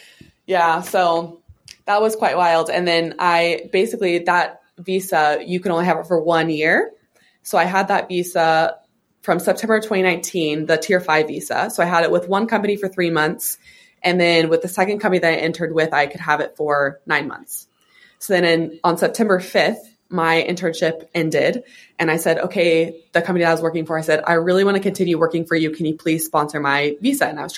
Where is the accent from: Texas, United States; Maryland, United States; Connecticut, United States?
Texas, United States; Austin; Yeah, I'm from Austin, Texas.